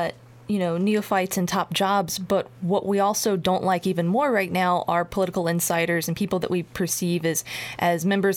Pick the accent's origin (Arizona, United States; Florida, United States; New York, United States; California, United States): Florida, United States; Well, so in the state of Florida, my home state, we had a Republican win the governorship